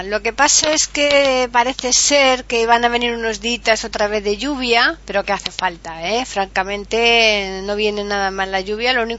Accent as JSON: {"language": "Spanish", "town": "Granada", "region": "Andalusia", "country": "Spain", "said": "actualmente está en Granada, o sea, estaría más en mi tierra que en la tuya"}